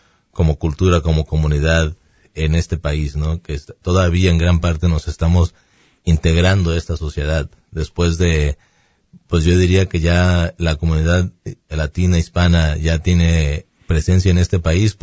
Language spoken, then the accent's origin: Spanish; Mexico; que en nuestro caso somos mexicanos, no los dos.